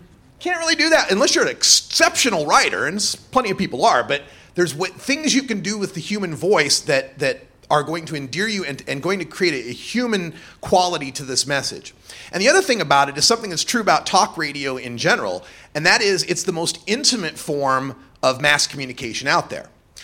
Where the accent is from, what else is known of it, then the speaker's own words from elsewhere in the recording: Nampa, Idaho, United States; I grew up in Nampa, Idaho, which is in the conservative county in Idaho